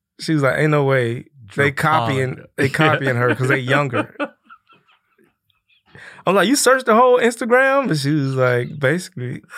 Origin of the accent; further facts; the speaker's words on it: Atlanta, Georgia, United States; So, yeah, I was raised in Atlanta, Georgia. So I went from a small town to an even, you know, compared to L.A., a small city, but it was a big, big city